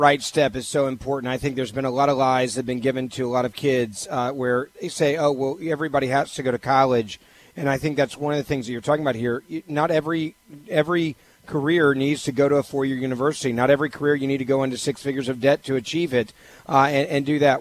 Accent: Memphis, Tennessee, United States; You know, my hometown of Memphis, Tennessee, the schools there are literally the definition of a failing school district.

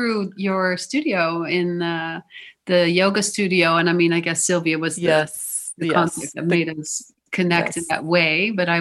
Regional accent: Netherlands; English is a second language; I grew up in Holland, and I didn't grow up in a particularly artistic milieu, which is sort of like a regular middle class milieu.

